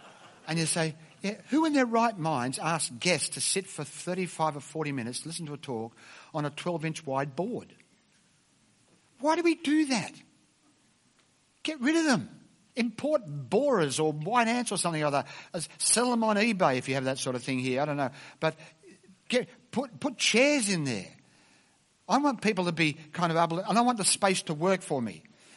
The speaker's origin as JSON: {"language": "English", "country": "Australia", "said": "I'm Australian, I'll tell you."}